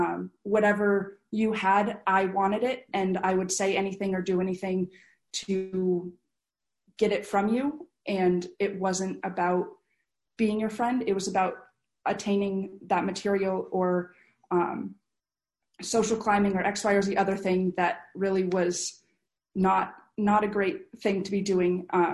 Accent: Michigan, United States; I grew up in Michigan, and I was homeschooled for the first, like through elementary school and then up until fifth grade.

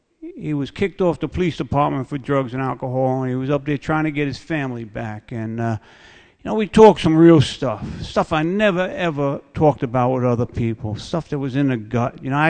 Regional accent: Queens, New York, United States; I come from a big Irish family. I grew up in Queens, and I'm a quiet person.

